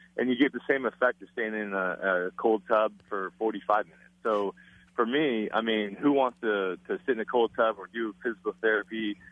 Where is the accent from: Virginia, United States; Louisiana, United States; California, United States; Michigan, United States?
California, United States; Los Angeles; I'm born and raised in North L.A., and Big Game James Worthy is the original Big Game.